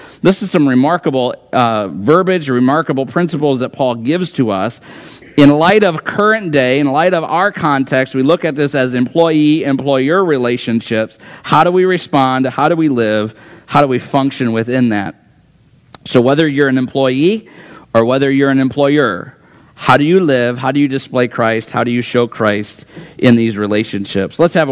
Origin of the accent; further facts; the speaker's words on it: Rockford, Illinois, United States; I said I grew up in Rockford, Illinois.